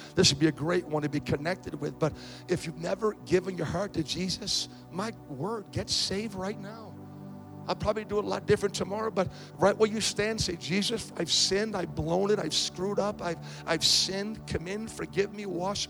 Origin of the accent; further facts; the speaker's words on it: New England, United States; You're in New England. I'm from New England.